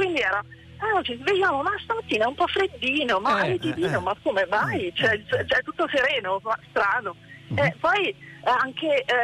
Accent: Panicale, Umbria, Italy; A metà strada tra Perugia e Panicale, il mio paese

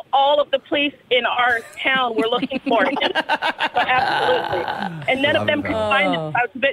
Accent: United States; And, yeah, I am American, so we did try to follow through.

